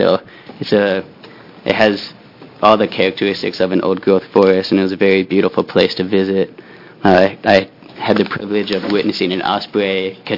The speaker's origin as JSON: {"language": "English", "region": "Oregon", "country": "United States", "said": "I'm from Lane County, and I'm here to advocate this bill."}